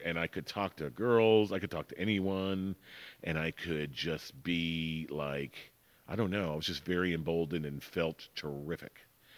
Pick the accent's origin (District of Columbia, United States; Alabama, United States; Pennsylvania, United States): Pennsylvania, United States; Pittsburgh; I grew up in Pittsburgh, in a suburb of Pittsburgh. After my dad died, we moved back there because that's where both of my parents were from.